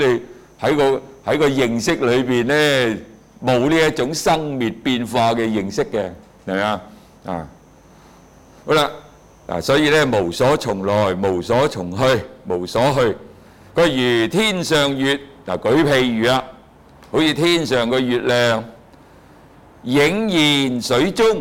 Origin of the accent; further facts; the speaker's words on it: Hong Kong; born there; 今日我生在香港咧，第世我生去兜率噶啦